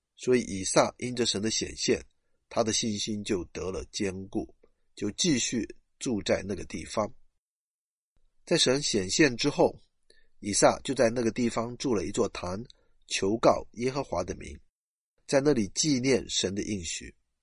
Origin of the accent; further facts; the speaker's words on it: China; 我们中国人有句话说，有其父必有其子